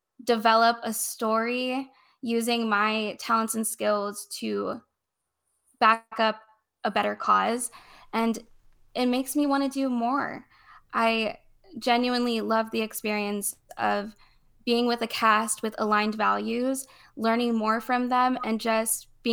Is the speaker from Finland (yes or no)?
no; Carson, California, United States; I grew up in Carson, California, low income, mainly people of color, and a lot of gang violence happens.